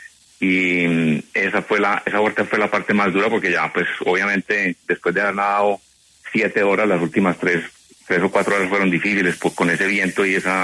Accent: Colombia; now in United States; Fui nadador representando a Colombia en varios campeonatos y vine de Cabo a nadar a Estados Unidos.

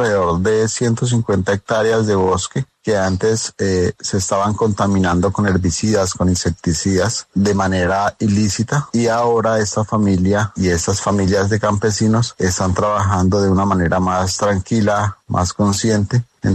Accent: Villagarzón, Putumayo, Colombia; Soy de Villagarzón, Putumayo

